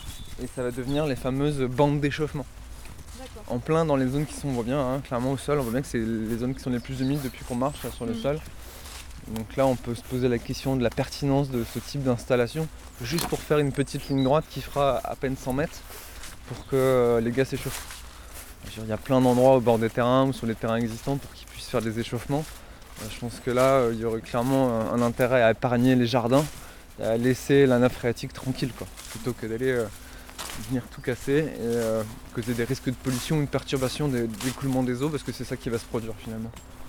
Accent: Rennes, Brittany, France; Moi, je suis rennais depuis toujours, hein, j'ai 42 ans. J'ai vécu quasiment toute ma vie ici, je suis né à Rennes, etc.

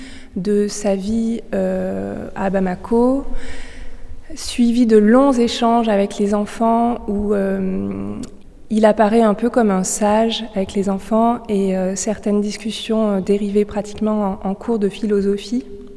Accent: France; chez nous en France.

